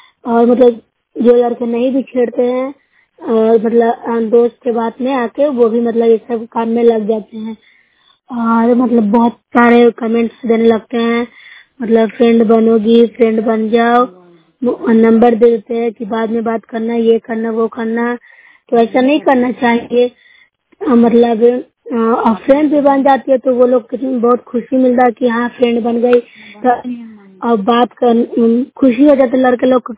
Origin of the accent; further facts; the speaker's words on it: Bihar, India; मैं नूरशहर प्रखंड से हूँ, जिला नालंदा के रहने वासी हूँ।